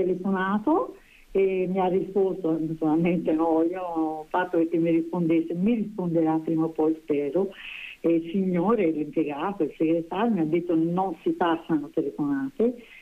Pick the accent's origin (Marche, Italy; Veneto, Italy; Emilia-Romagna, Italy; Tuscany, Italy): Tuscany, Italy; Prato; born there; also born or lived in Africa / Milan; ho 77 anni, sono nata a Prato, ho vissuto a Prato anche un qualche periodo in Africa e a Milano